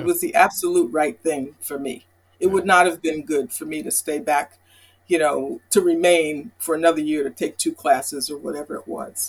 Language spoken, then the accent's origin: English; Mount Vernon, New York, United States; also born or lived in White Plains, United States; I grew up in Mount Vernon, New York.